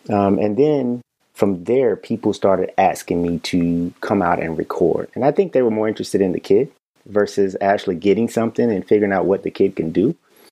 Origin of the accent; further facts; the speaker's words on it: Wilmington, North Carolina, United States; now in Raleigh, United States; So I am African American. I'm born and raised in Wilmington, North Carolina. I'm on the coast. So I am a Carolina baby, but I have lived most of my life here, actually all of my life in North Carolina.